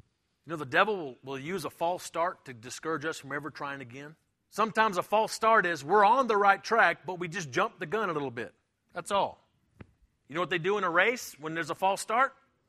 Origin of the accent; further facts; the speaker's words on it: Louisiana, United States; So I come from South Louisiana, and man, we have a flashlight.